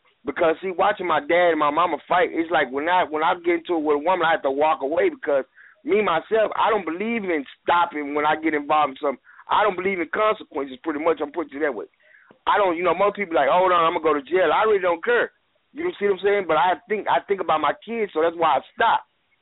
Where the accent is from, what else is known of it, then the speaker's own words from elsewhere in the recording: Dallas, Texas, United States; And one of my partners, Sandman, that I grew up with in East Dallas